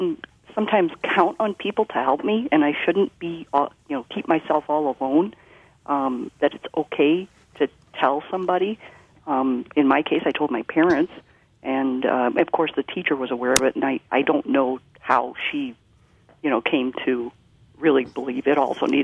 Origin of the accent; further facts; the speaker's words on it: St. Louis, Missouri, United States; kids were just tormenting me because I was the kid from St. Louis